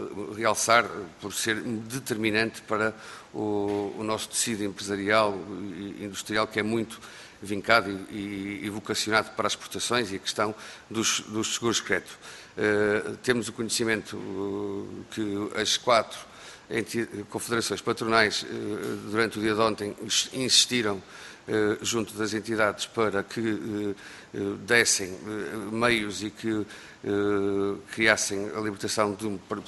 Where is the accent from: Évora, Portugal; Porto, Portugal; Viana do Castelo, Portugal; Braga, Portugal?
Viana do Castelo, Portugal; porque sou oriundo de Viana do Castelo, do meu círculo eleitoral